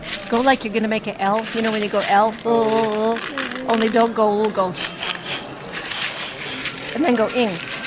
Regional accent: Alaska, United States; So Tlingit women, we are from Alaska and sometimes off the coast of Canada.

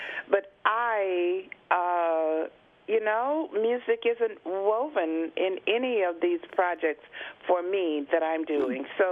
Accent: Georgia, United States; I grew up in Georgia and with my grandmother, and during the time that the work for African Americans was picking cotton.

